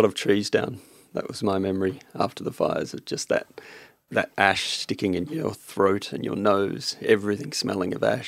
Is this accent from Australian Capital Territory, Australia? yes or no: no; Montmorency, Victoria, Australia; also born or lived in Macedon; Really early on I did, in Montmorency or some sort of hilly suburb like that. But I think we moved to the country another country, oh, a different kind of country. Right. No, Macedon, Macedon in the other hills.